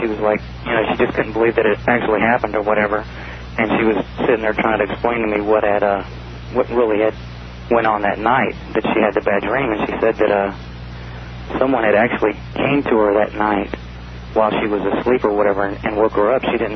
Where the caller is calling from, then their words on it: Anchorage, Alaska, United States; I'm calling from Anchorage, Alaska.